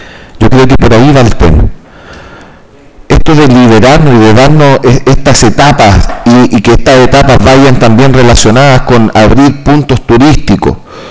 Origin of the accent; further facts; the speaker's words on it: Chile; que porfiados somos los chilenos